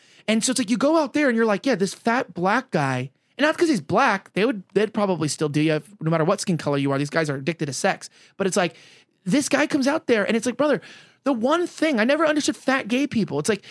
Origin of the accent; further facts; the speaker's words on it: Los Angeles, California, United States; I was born and raised in LA. I moved here from Hollywood, which is close to West Hollywood, which is Boys Town.